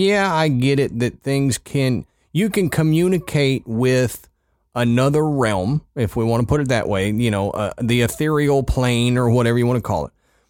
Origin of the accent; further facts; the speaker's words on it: West Virginia, United States; I'm sure you'll be disappointed that considering I'm from West Virginia, more didn't happen.